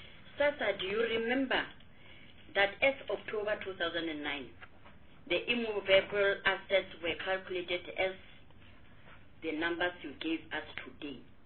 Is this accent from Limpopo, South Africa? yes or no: yes; Limpopo, South Africa; Still on property, Minister, I'm from Limpopo, in the hometown of Mr. Vukela.